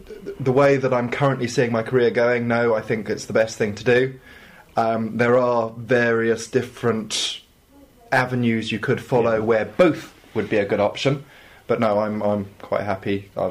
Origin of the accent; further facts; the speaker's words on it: Farnborough, South East England, United Kingdom; I come from Farnborough, and the course I'm on is the T4TS Electrical Full Scope course.